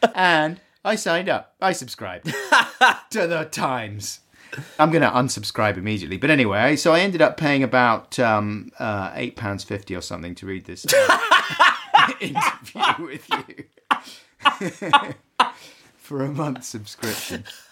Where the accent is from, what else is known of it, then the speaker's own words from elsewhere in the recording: London, United Kingdom; born there; I was born in the Gold Hawk Road.